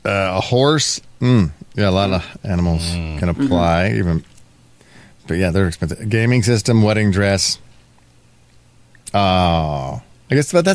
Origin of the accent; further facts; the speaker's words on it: Midwest, United States; Yes, yeah, so growing up in the Midwest, a lot of families had random pianos.